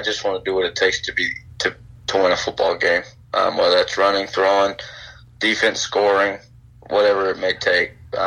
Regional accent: Georgia, United States; I told him I was from Georgia.

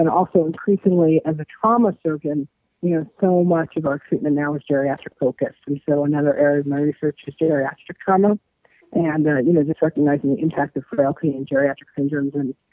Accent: New York City, New York, United States; also born or lived in Chicago; now in Boston, United States; So I grew up in New York City, and I went to undergrad in Chicago at Northwestern University

